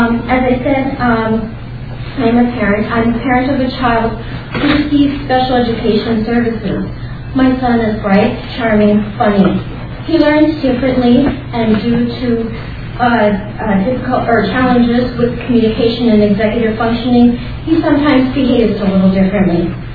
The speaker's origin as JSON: {"language": "English", "town": "St. Paul", "region": "Minnesota", "country": "United States", "said": "I'm from St. Paul, Minnesota, and my son is a second grader."}